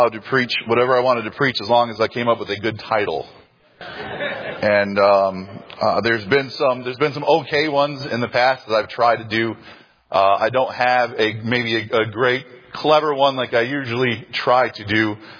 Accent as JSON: {"language": "English", "region": "Kansas", "country": "United States", "said": "Hey, I'm from Kansas. I'm allowed to do that."}